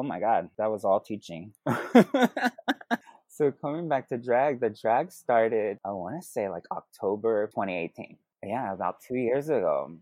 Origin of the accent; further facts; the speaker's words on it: Texas, United States; Oh, yes. I mean, this was back in 2005. When I first realized I was gay was about 12.